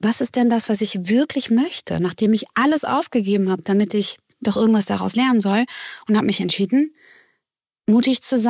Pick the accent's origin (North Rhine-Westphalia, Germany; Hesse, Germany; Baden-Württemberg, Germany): Hesse, Germany; Grunberg; Ich bin nach meiner Trennung im November 23 zuerst nach Grunberg zurückgezogen, in meine Heimatstadt